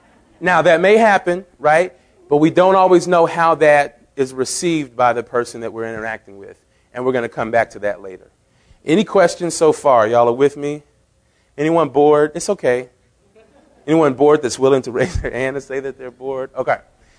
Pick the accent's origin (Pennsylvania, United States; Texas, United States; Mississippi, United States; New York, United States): Texas, United States; Oh, okay, well, where are you all from? We're from Texas. And, of course, as soon as you say Texas, there's all these things that come into people's mind about what Texas is all about, right?